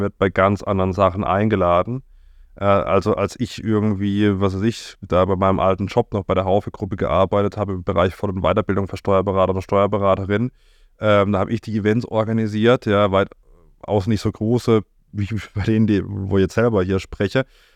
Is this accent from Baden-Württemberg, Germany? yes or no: yes; Simonswald, Baden-Württemberg, Germany; Ich saß dann an Weihnachten im Restaurant in Simonswald, da wo ich aufgewachsen bin